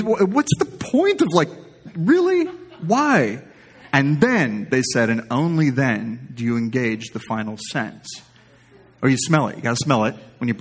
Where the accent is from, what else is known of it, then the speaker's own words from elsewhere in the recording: Texas, United States; I mean, to me, food is food. I'm from Texas.